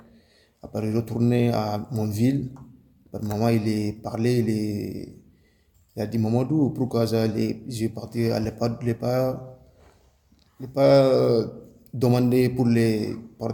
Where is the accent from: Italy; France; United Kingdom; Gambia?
Gambia; French is a second language; moved away; parce que moi j'ai quitté les Gambie, moi je prends les bus des Gambie, après j'ai venu au Sénégal dans quelques 5 heures de temps, avec mon copain